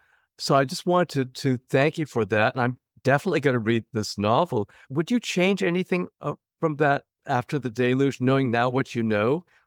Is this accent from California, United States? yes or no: yes; California, United States; And I grew up in the Bay Area.